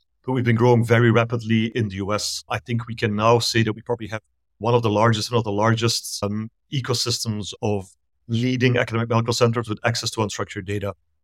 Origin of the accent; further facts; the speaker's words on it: Belgium; now in Pasadena, United States; I'm originally from Belgium in Europe, and I moved here close to 20 years ago.